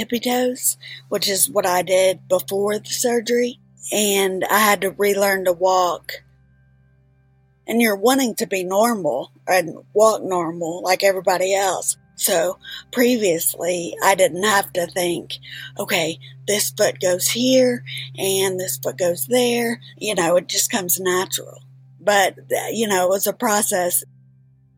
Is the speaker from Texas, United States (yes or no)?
yes; Texas, United States; But I had a great childhood. I grew up in Texas.